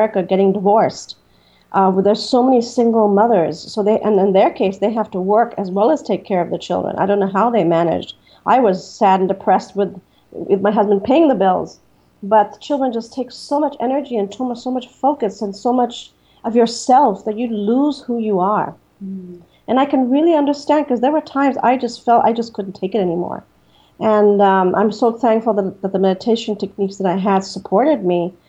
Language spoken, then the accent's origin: English; India; I grew up in India for much of my early years